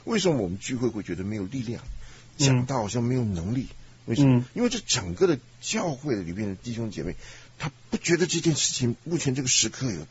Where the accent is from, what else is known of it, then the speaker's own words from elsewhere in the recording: China; 他这个福音传的呢，真是我们中国人的话讲，掷地有声。